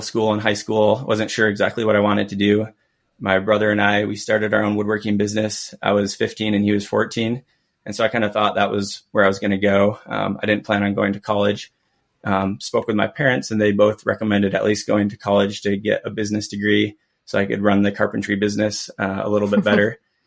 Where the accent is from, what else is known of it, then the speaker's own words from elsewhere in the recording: Fowler, Michigan, United States; So I grew up in Fowler, which is a small rural town in Michigan, predominantly Catholic community, about 900 people, agriculturally based, a lot of farmers.